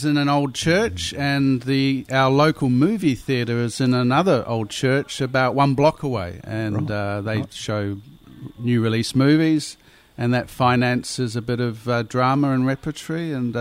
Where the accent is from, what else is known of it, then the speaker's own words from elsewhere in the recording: Upper Hutt, Wellington, New Zealand; So I grew up in Upper Hutt in near Wellington.